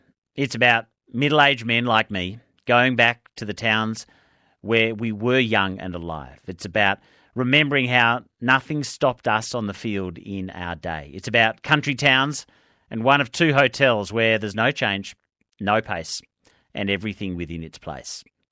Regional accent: Gisborne, New Zealand; I was from Gisborne, New Zealand.

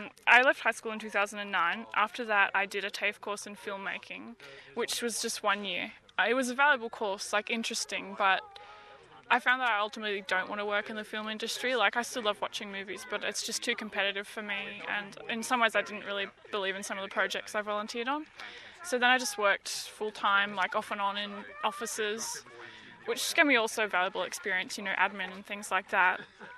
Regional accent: Sydney, New South Wales, Australia; because I'm from Sydney, so there was a lot of choice there.

